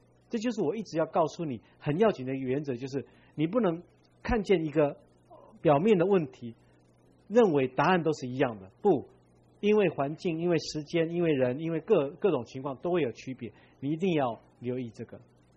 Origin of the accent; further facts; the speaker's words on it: China; 因为我们中国人就是对长辈，活着的长辈，我们有叩头